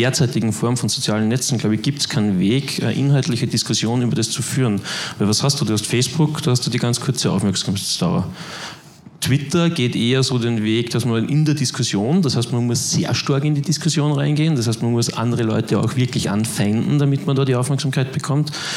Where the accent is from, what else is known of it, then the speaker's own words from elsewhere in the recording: Austria; Ich komme aus Österreich